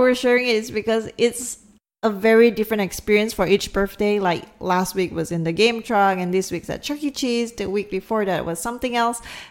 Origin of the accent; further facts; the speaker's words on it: Malaysia; I went to meet a group of like 20 other Malaysians